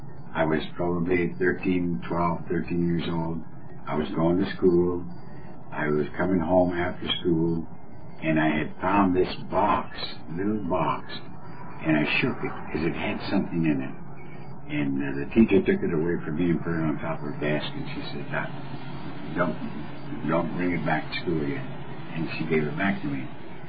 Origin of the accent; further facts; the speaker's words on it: Colorado, United States; born there; the place I was born in Colorado, up in the mountains, everybody made home brew.